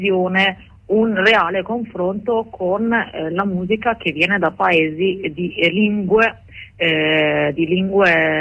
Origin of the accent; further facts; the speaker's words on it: Morocco; now in Italy; la Francia è stato un paese che ha fortemente influenzato il Marocco, il mio paese di origine.